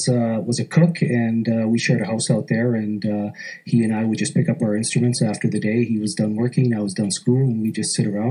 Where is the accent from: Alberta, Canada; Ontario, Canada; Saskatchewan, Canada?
Saskatchewan, Canada; Regina; we grew up in North Regina there on the five-block Hamilton Street